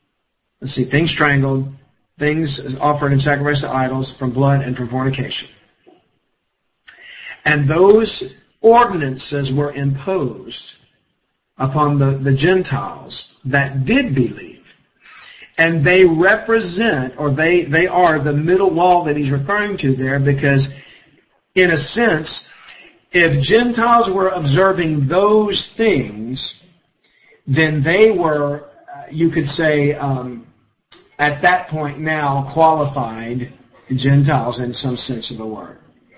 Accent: the South, United States; since I'm a Southerner.

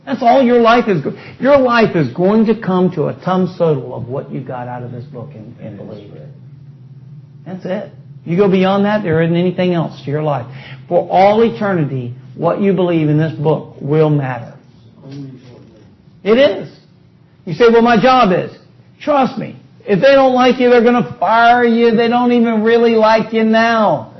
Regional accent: Alabama, United States; I'm from Alabama.

